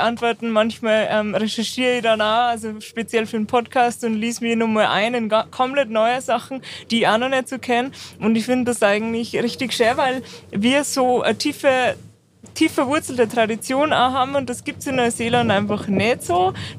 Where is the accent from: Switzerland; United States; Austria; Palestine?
Austria; Ja, ich bin ja so richtig am Land in Österreich aufgewachsen, am Bauernhof.